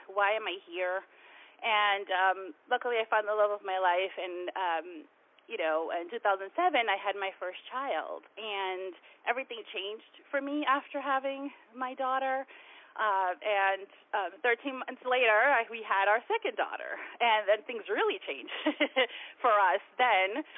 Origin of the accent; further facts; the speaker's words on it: Brooklyn, New York, United States; born there; I was born in Brooklyn, you know, and all of my life, you know, raised by a single mom